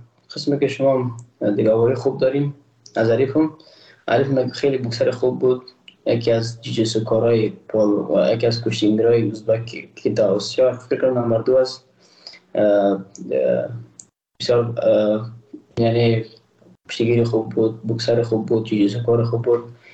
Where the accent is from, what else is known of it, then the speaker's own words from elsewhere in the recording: Afghanistan; ما یک افغان هستم